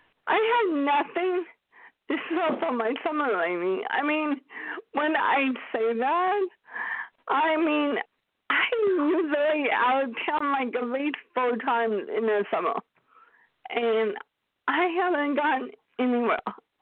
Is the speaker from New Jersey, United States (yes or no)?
no; Oregon, United States; go Oregon where we grew up, at least 4 or 5 times during the summer, because number one, they have my favorite pizza, but number two, my cousin lived there